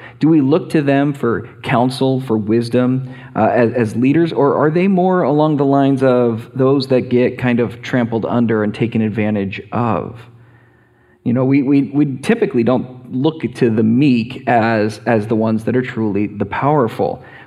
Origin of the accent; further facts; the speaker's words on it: United States; And being an American, that says quite a bit.